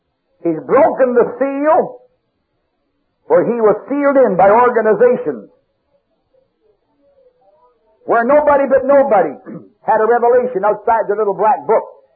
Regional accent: Canada; I'm sorry, for I'm a Canadian. I'm a square. Square all the way down the line. Conservative. I used to be Canadian, not anymore.

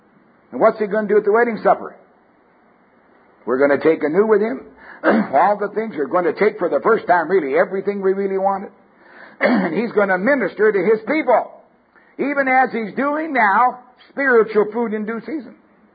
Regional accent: Canada; born there; Don't tell me I'm a Canadian by birth.

